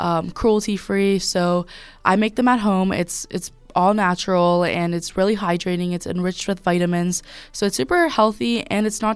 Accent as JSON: {"language": "English", "country": "Nepal", "said": "I'm a refugee from Nepal, and I was kind of bullied my whole life for facial appearances or the way I looked or the way I sound."}